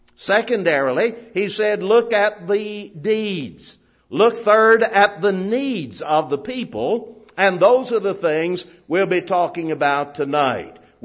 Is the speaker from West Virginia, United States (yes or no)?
yes; New Martinsville, West Virginia, United States; Many years ago, when I was a kid growing up in New Martinsville